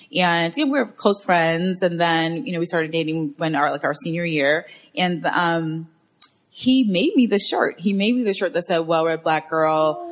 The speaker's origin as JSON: {"language": "English", "town": "Arlington", "region": "Virginia", "country": "United States", "tie": "born or raised there", "said": "But my mom does live in D.C. proper now, but I grew up in Arlington, Virginia."}